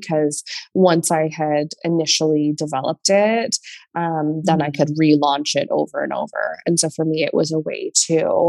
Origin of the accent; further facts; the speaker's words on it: Canada; now in California, United States; at the time I was living down in California, which is where I am now. I'm Canadian actually.